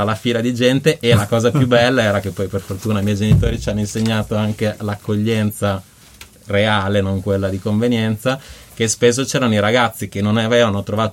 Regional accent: Bologna, Emilia-Romagna, Italy; è difficile non avere un rapporto con … nascendo e crescendo a Bologna

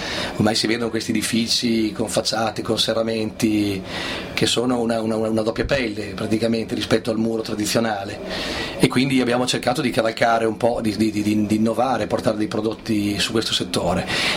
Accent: Bagnara di Romagna, Emilia-Romagna, Italy; noi veniamo dalle parti della Romagna, siamo al confine con l'Emilia, siamo di Bagnara di Romagna che è un piccolo paese al confine con l'Emilia vicino sul fiume Santerno, siamo quindi vicino a Imola, fra Imola, Lugo e Faenza come posizione geografica

